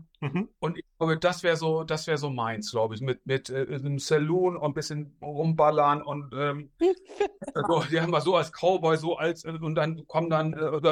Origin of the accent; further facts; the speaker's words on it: Bremen, Germany; aber als Bremer würde ich einfach gern sehen, wie die Straßen früher in Bremen ausgesehen haben.